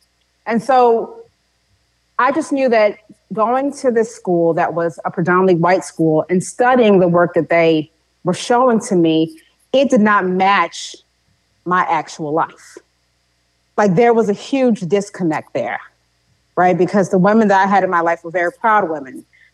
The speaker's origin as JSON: {"language": "English", "country": "Haiti", "said": "particularly Haitians, was that we were"}